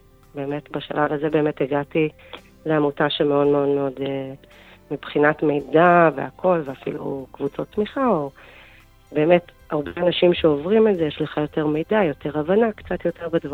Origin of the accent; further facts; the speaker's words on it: Jerusalem, Jerusalem District, Israel; אני ירושלמית, נשואה, יש לי 4 ילדים.